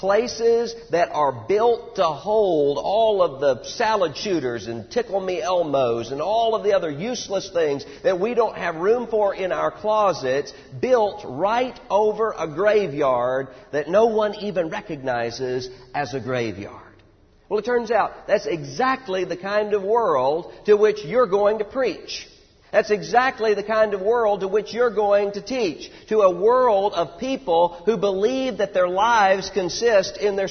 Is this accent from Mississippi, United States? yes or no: yes; Mississippi, United States; I was home visiting in Mississippi in my hometown while I was working on my doctorate here